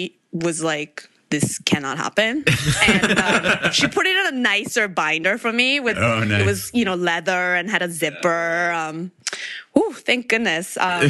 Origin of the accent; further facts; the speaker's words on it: South Korea; I grew up in Korea where, you know, people say, oh, you should go do things that would, you know, make you comfortable in the future.